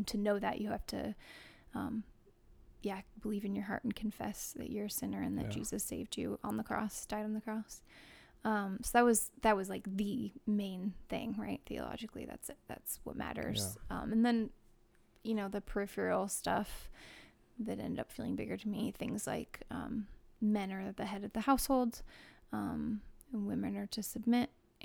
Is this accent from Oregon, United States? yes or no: yes; Newberg, Oregon, United States; I grew up in Newburgh, Oregon, Open Bible Church.